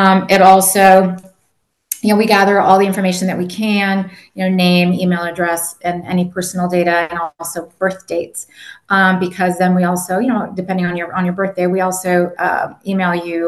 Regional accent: United States; first language Spanish; English is a second language; So my first language is Spanish. So my first name can give it away. My last name definitely doesn't, but I'm Cuban. So my first language was Spanish. Obviously spoke English, you know, pretty early on, since I was born and raised in the US.

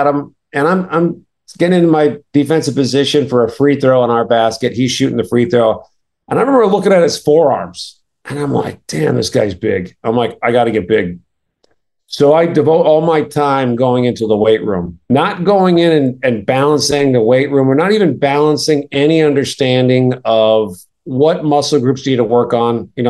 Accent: Ireland; moved away; being Irish, being an immigrant coming over, when you're coming from nothing, you have nothing to lose.

